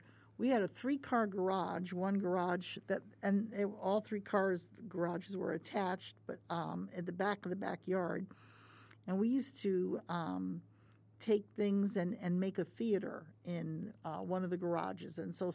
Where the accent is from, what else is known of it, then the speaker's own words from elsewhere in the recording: West Haven, Connecticut, United States; So I was, actually, we were both born in Yale New Haven Hospital. I grew up in West Haven, Connecticut.